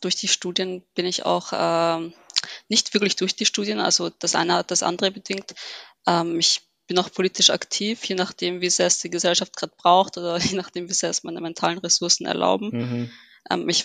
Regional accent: Vienna, Austria; born there; ich bin gebürtige Wienerin, habe Wurzeln in Ägypten, bin aber doch irgendwo heimatlos.

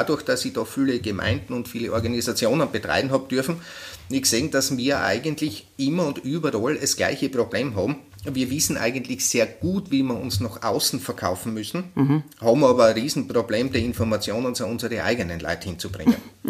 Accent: Heimschuh, Styria, Austria; Aber ich bin sowieso ein gebürtiger Heimschuh.

